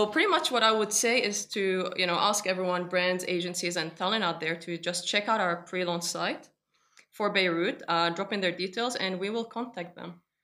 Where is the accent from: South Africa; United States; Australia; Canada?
Australia; Look, when you're born and raised in Australia, you kind of get PTSD when people try to pronounce your last name, so you kind of need to shorten it a bit.